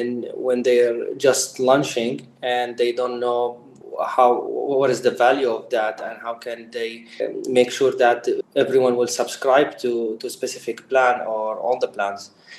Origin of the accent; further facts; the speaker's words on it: Dubai, United Arab Emirates; English is a second language; I'm from Dubai.